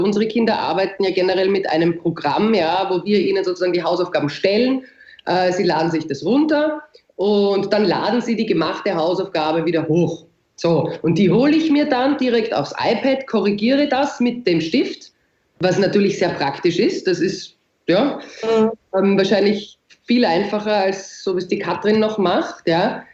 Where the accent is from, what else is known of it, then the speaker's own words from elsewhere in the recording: Austria; bei uns in Österreich